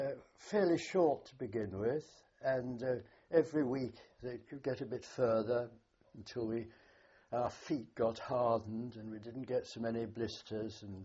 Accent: England, United Kingdom; Yes, although strictly speaking I had Scottish ancestors, but of course I was English in as much as I'd been living all my life in England, so yes. But my accent, of course, was very strange to them, naturally.

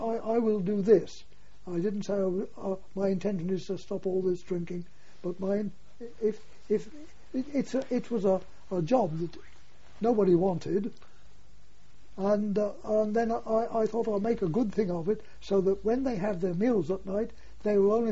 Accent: Bristol, South West England, United Kingdom; I said, "I come from Bristol."

